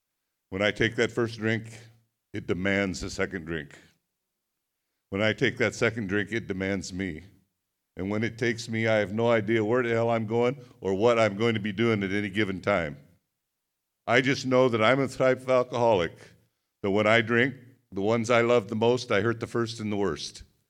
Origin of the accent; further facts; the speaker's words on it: Redmond, Oregon, United States; I hail from Redmond, Oregon.